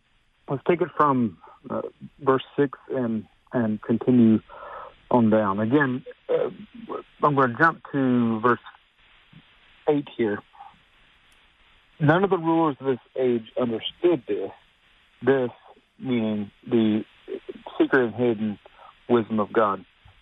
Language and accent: English; the South, United States; growing up in the South, this is just what we did.